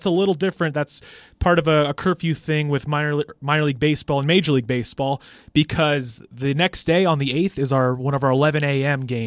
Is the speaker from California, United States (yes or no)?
yes; Burbank, California, United States; I grew up in Burbank, so right outside Los Angeles, and we went to watch batting practice.